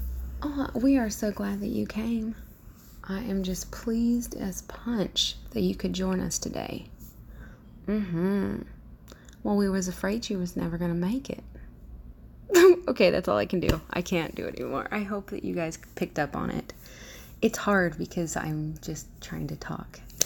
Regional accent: the South, United States; accent: Southern; Okay, so I'm actually Southern. I hide my accent because it's not a very friendly accent sometimes for some people.

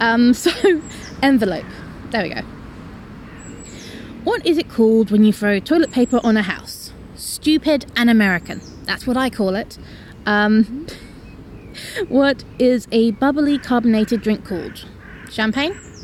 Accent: London, United Kingdom; Where am I from? I'm from London. Very, very, very London.

